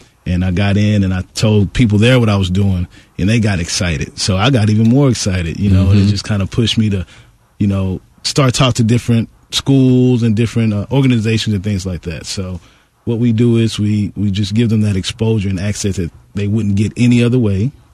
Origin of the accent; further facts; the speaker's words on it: Houston, Texas, United States; I grew up, like I said, I grew up in Fifth Ward. I played basketball.